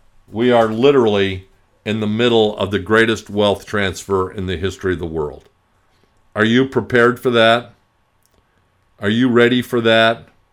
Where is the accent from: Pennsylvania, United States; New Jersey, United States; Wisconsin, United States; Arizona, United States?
Arizona, United States; Phoenix; I remember growing up in Phoenix. My idea of fish was fish sticks. Frozen fish didn't get to Phoenix very easily.